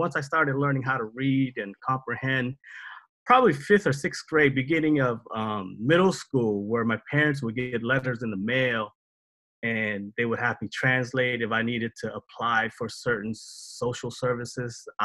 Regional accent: Tacoma, Washington, United States; also born or lived in Cambodia / Portland, United States; Yep, I live in Tacoma. I was raised here in Tacoma, but I was born in Cambodia, came here as a refugee, but I did live in Portland for a good at least 10 years.

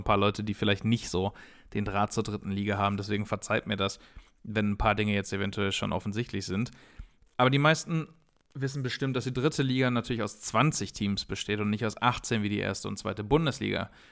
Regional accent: Duisburg, North Rhine-Westphalia, Germany; born there; Ich selber gebürtiger Duisburger, ne, die mich kennen, die wissen das.

